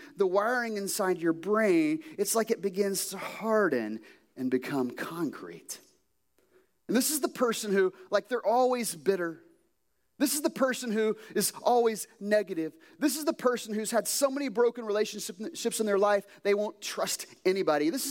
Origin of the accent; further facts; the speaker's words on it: Kentucky, United States; accent: Kentucky; also born or lived in West Virginia; the school in West Virginia, my eighth grade English West Virginia teacher liked to make fun of my Kentucky accent.